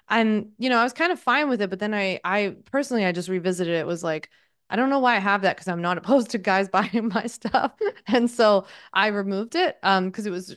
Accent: Haddonfield, New Jersey, United States; I grew up in Haddonfield, in case you know it. And my dad lived in Cherry Hill.

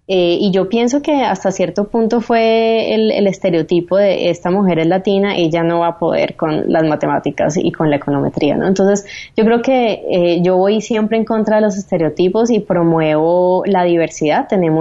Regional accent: Cali, Valle del Cauca, Colombia; also born or lived in Paris; Yo vengo de Cali, en donde yo era muy blanca para el promedio de las personas

